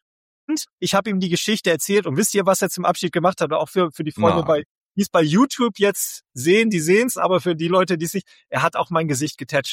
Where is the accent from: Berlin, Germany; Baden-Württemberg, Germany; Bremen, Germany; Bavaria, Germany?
Bremen, Germany; weil ich in Bremen aufgewachsen bin